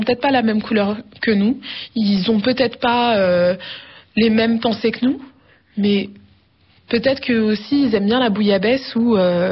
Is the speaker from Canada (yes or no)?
no; France; Je suis française, je viens de France, j'habite en région parisienne ou à Paris